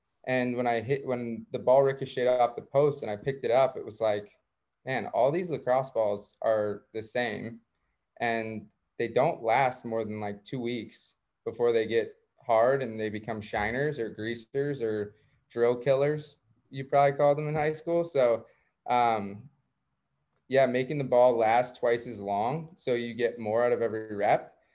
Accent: Jupiter, Florida, United States; I grew up in South Florida in Jupiter.

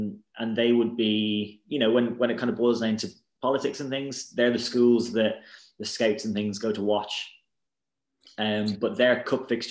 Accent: Wexford, Leinster, Ireland; also born or lived in England; When I came back to Ireland, I think it was six, maybe seven. Yeah, new school, new friends, all that kind of thing. And down in Wexford, which is southeast of Ireland, it's about an hour south of Dublin

